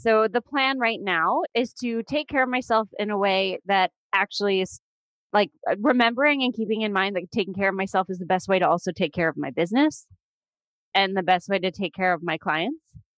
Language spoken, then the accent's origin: English; Canada; I'm Canadian, right?